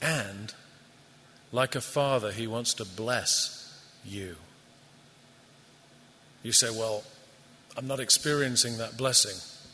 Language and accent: English; England, United Kingdom; I'm from England